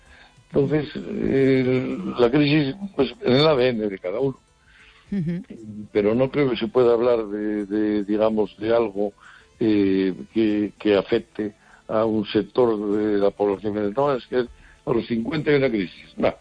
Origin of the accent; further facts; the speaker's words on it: Oviedo, Asturias, Spain; moved away as an adult; yo nací en Oviedo y viví allá hasta los 20 años.